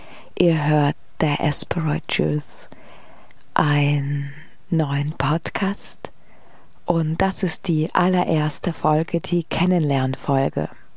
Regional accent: Belarus; now in Germany; irgendwann aus Belarus nach Deutschland zu kommen und jetzt immer noch festzustellen, dass die Frage, woher kommst du, nicht mehr aufhört mir gegenüber.

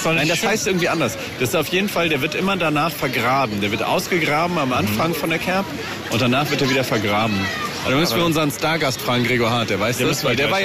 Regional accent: Erbenheim, Hesse, Germany; Ich komme ja aus Erbenheim, wir sind hier auf der Erbenheimer Kerb, aber ich war seit 10 Jahren nicht mehr hier

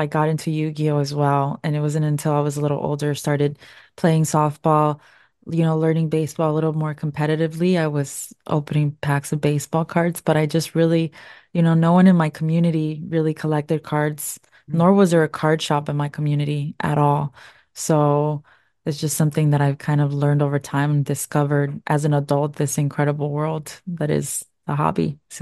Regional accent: Los Angeles, California, United States; being Mexican American here in Los Angeles, I feel like it's a core of why I love baseball so much and why I do love football so much. We were more like Mexican leagues over here.

